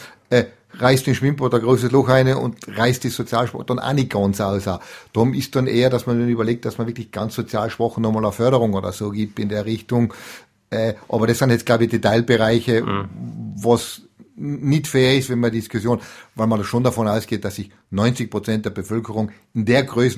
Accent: Nikolsdorf, Tyrol, Austria; Ich bin aus Nikolsdorf

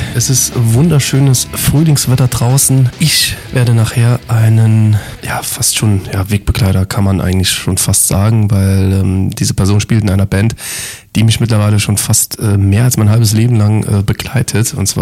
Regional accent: Lebach, Saarland, Germany; in meiner Gegend da, wo ich herkomme, im Saarland, in Lebach

